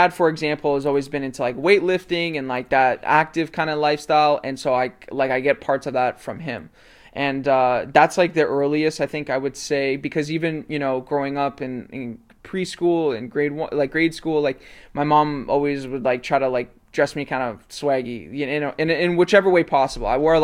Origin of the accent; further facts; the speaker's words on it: Mississauga, Ontario, Canada; also born or lived in Toronto; I was born in Toronto, and for the vast majority of my life, I've lived in Mississauga. For those that don't know, it's like a suburb 20 minutes literally from Toronto